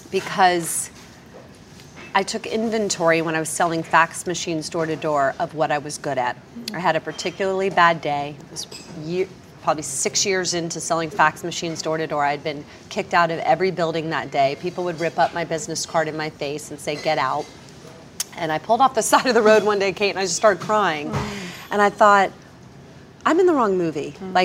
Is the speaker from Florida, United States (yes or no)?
yes; Florida, United States; growing up on a beach, I used to catch dinner for our family like one or two times a week off of our dock.